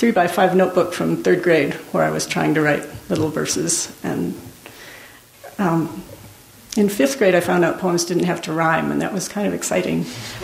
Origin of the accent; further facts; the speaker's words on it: Iowa, United States; My father is a math professor, and he was working for a lot of the time I was growing up in Iowa.